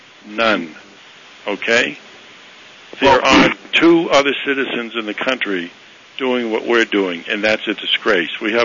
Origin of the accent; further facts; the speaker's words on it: Boston, Massachusetts, United States; we're from the Boston area originally. Secondly, we intend to move to Maine.